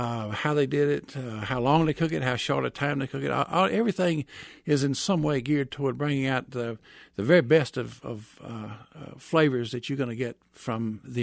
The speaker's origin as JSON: {"language": "English", "region": "Louisiana", "country": "United States", "tie": "born or raised there", "said": "Well, first of all, I grew up in Louisiana, and Louisiana has some wonderful foods."}